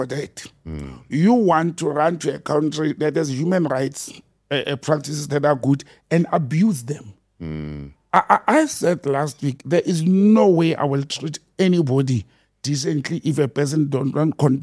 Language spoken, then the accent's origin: English; Randfontein, Gauteng, South Africa; the residents of my hometown in Randfontein